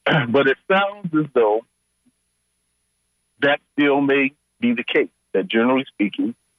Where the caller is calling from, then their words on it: Atlanta, Georgia, United States; I'm calling from Atlanta, and I've enjoyed this program since 2010 when I first came to the Tampa Bay area to do some work as a consultant